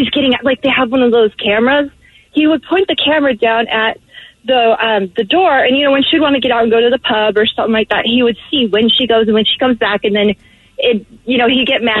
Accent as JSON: {"language": "English", "region": "Washington", "country": "United States", "said": "Since we're from Washington, you know, we would play, hey, we took it"}